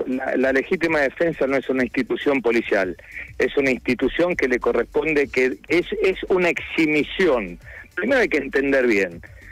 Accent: Capilla del Señor, Buenos Aires Province, Argentina; Yo cuando era chico vivía en Capilla del Señor, en el kilómetro 80 de la ruta 8.

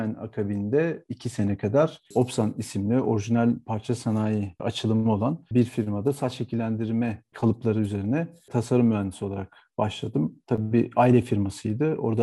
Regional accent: İzmit, Kocaeli, Turkey; also born or lived in Eskişehir; Ben 78 Eskişehir doğumluyum. Çocukluğum İzmit'te geçti. İzmit'in Körfez ilçesinde. Bütün ilkokul, ortaokul, lise öğrenim hayatım yine aynı şekilde Körfez'de geçti. Sonrasında 95 senesinde İstanbul Teknik Üniversitesi makine mühendisliğini kazandım.

